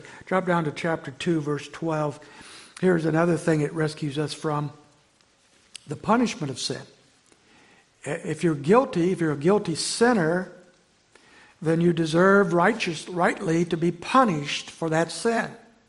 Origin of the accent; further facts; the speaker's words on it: Indiana, United States; I remember years ago, where I was growing up in Indiana, there was some old buildings that we went to school